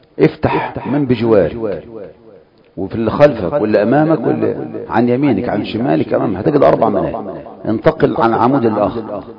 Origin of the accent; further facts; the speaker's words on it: Egypt; تفكر المناهج هذه عندنا في مصر يا أخوان